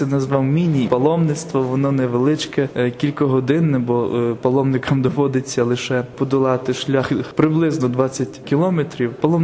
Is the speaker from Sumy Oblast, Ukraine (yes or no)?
no; Tshchynets, Lviv Oblast, Ukraine; Я родом з Львівщини, з Мостищини, з парафії святого Йосифа у Тщинці. Там я виріс, там моє покликання зродилося.